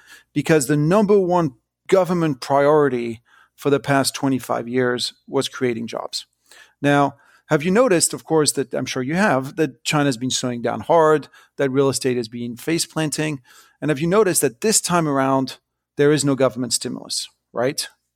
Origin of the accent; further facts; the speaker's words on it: France; English is a second language; I'm French. I grew up in France.